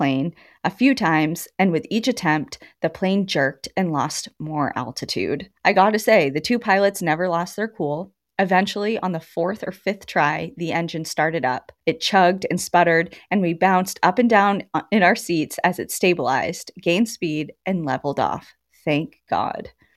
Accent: Silicon Valley, California, United States; I'm from Silicon Valley and had never laid eyes on anything like it.

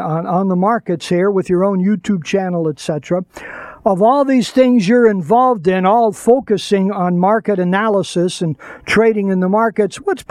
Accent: Birmingham, Alabama, United States; born there; I was born in Birmingham, Alabama. I have to be able to come up with that accent sometimes here.

